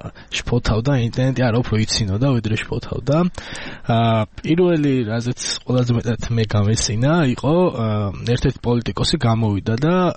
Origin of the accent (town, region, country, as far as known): Tbilisi, Georgia; born or raised there